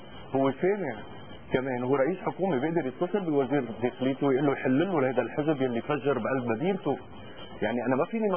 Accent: Tripoli, North Governorate, Lebanon; والنواب بده يسمحوا لنا كلنا نحن ولاد طرابلس

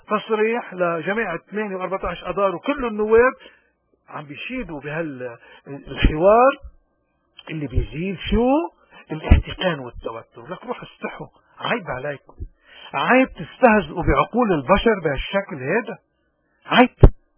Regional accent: Lebanon; بدنا شوي هيك نسأل حالنا كلبنانيين من دون ما نروح بهالإعلام

